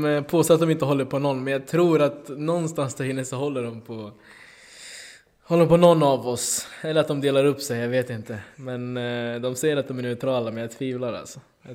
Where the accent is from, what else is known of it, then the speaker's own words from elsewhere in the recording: Norrköping, Östergötland, Sweden; also born or lived in Netherlands; Och eftersom jag är från Norrköping.